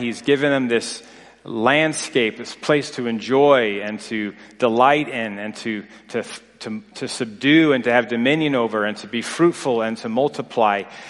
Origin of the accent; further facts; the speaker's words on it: East Coast, United States; also born or lived in Tennessee / Ohio; now in Colorado, United States; I grew up in the East Coast, spent most of my young adult life there. And then before Maggie and I were married, right before our wedding, I moved over to Colorado and had a change of states.